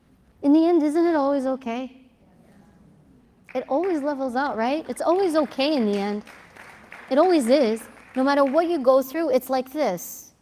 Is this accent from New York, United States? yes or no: yes; New York, United States; I'm Greek, I'm from New York, forget it.